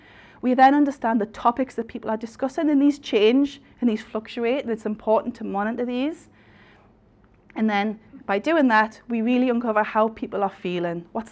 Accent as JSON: {"language": "English", "region": "North East England", "country": "United Kingdom", "said": "We all say things, I'm a Geordie, they say things differently."}